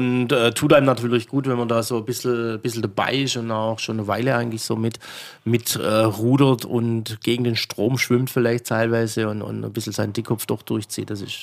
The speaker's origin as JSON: {"language": "German", "region": "Baden-Württemberg", "country": "Germany", "said": "Aus Württemberg, ah, wo ist Württemberg? Und dann sagst du, ja, Stuttgart in der Nähe"}